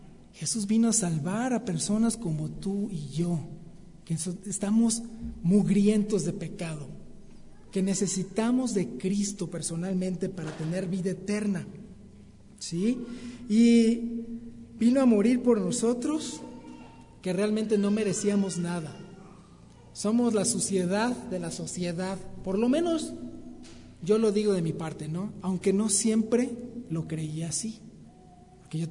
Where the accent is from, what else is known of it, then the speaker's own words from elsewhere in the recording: Mexico City, Mexico; Bueno, yo soy del DF. Tenemos buena reputación los del DF, ¿no?